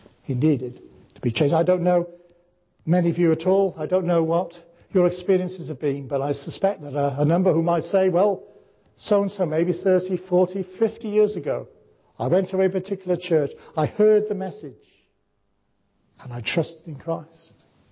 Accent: Wales, United Kingdom; Now, I might have told you before that I'm a Welshman.

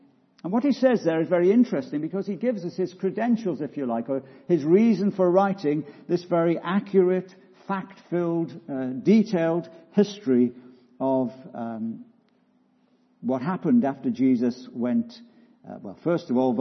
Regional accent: Wales, United Kingdom; even as a Welshman, I say that.

